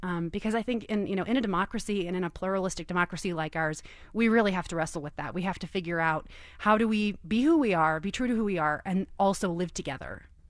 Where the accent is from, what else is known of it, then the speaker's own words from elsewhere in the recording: Kansas City, Missouri, United States; Yes, I grew up conservative Christian in Kansas City, Missouri. Went to a Christian school.